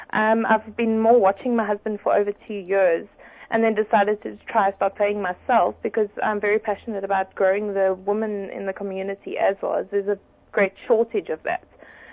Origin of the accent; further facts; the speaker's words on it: Kempton Park, Gauteng, South Africa; I grew up in Kempton Park.